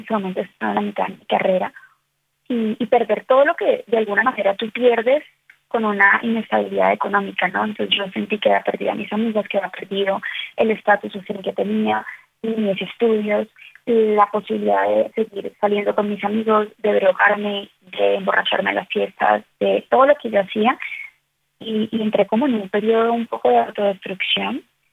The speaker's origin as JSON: {"language": "Spanish", "region": "Bogotá", "country": "Colombia", "said": "Yo soy colombiana, de Bogotá, Colombia."}